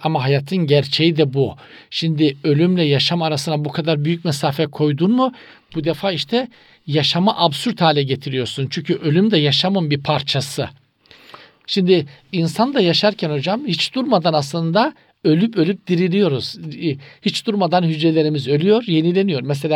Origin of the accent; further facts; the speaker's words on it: Black Sea Region, Turkey; Bizim Karadeniz'de de evler birbirine uzak hocam.